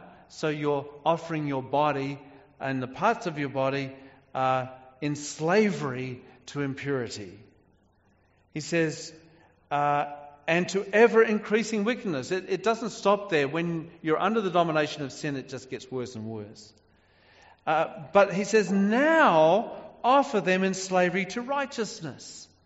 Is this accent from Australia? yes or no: yes; Brisbane, Queensland, Australia; I was brought up in Queensland, Australia, when I was a kid